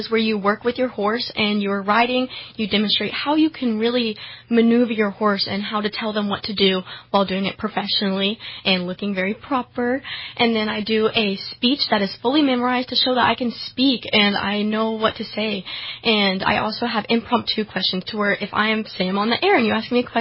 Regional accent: Reading, United States; So I was born and raised in Reading

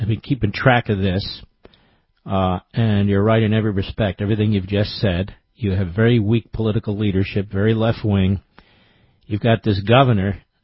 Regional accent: Cheltenham, Pennsylvania, United States; You know, I grew up on Cheltenham, right on the border with North Philadelphia. And I went to school at Temple in North Philadelphia.

